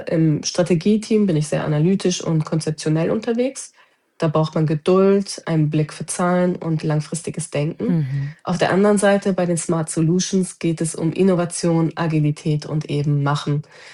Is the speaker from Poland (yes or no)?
no; North Rhine-Westphalia, Germany; born there; Also ich bin gebürtig aus dem Ruhrgebiet und als potsches Mädchen bin ich immer straightforward und sehr direkt.